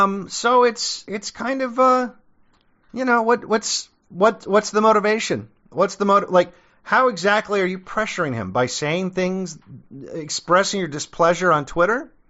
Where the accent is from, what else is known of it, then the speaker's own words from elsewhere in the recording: South Africa; I'm from South Africa, a place that was overrun with Africans.